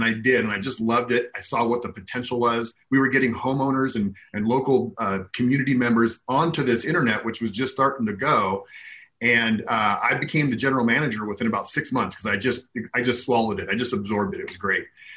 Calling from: Genoa, Nevada, United States; Today, I'm actually in a beautiful town called Genoa, Nevada.

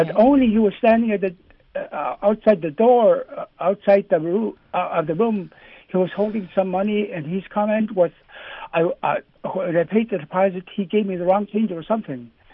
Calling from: Eek, Alaska, United States; I'm calling from Eek, Alaska.

